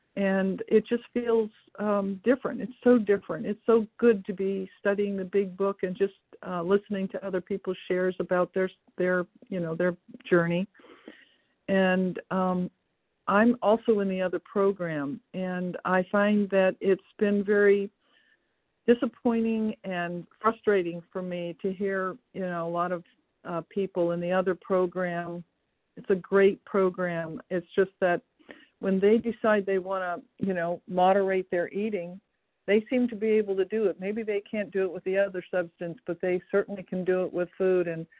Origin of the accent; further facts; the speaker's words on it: West Virginia, United States; I'm from West Virginia.